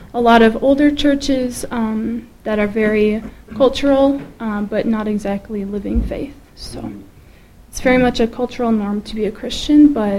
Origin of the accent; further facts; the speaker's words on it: Wisconsin, United States; Like Randy said, I'm from Wisconsin